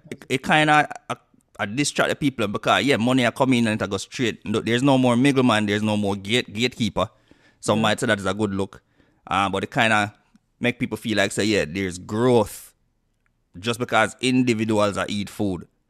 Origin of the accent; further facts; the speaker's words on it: Jamaica; I'm Jamaican as well, so I feel like I'm reserved the right for say that, yo.